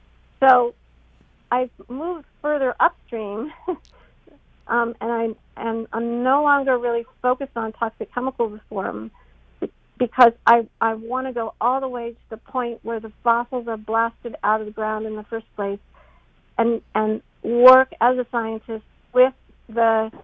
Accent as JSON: {"language": "English", "region": "Illinois", "country": "United States", "tie": "born or raised there", "said": "I moved back into my sister's basement in my hometown along the Illinois River, where I grew up"}